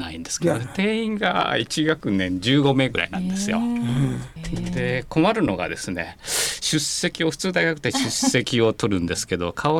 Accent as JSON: {"language": "Japanese", "town": "Minami", "region": "Tokushima", "country": "Japan", "tie": "born there", "said": "南町というところで生まれました。"}